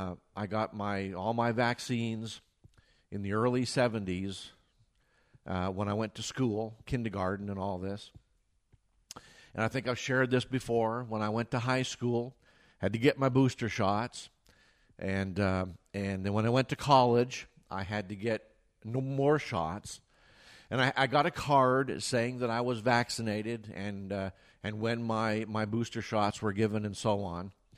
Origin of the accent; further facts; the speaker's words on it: Canada; now in United States; You know, being born and raised in Canada, winters are long and hard.